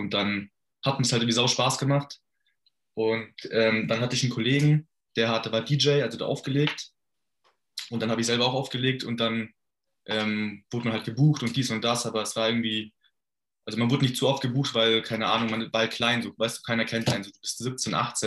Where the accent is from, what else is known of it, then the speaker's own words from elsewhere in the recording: Ottobrunn, Bavaria, Germany; Ich komme aus München, also aus Landkreis München, Ottobrunn, ist im Südosten. Ich bin jetzt 22 Jahre alt